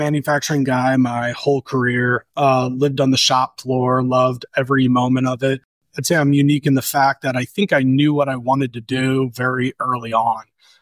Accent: St. Louis, Missouri, United States; now in Indianapolis, United States; Did not. I'm from St. Louis originally.

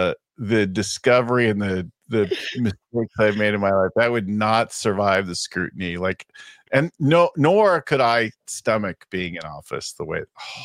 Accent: California, United States; I'm like, listen, I'm from California.

